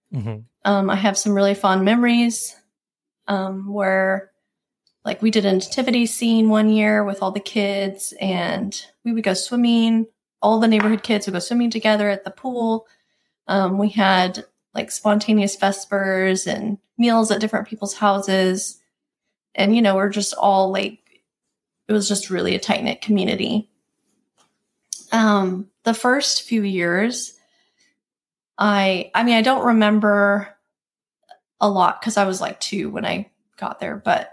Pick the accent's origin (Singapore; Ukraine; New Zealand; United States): Singapore; born there; Before I was born, my parents left the U.S. to be missionaries. So I was born in Singapore.